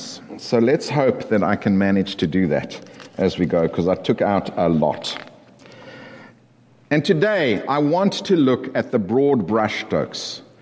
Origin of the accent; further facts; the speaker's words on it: South Africa; now in Canada; I'm a South African and a Canadian, which is somewhat of a unique blend, so that now I'm not quite an entirely South African, but I'm certainly not quite an entirely Canadian either.